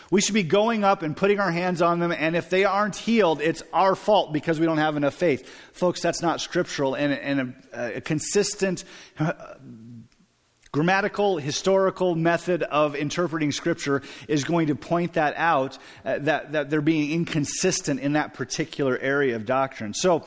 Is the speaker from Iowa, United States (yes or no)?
yes; Pella, Iowa, United States; I grew up in Pella, Iowa. Pella has about 27, 28 churches.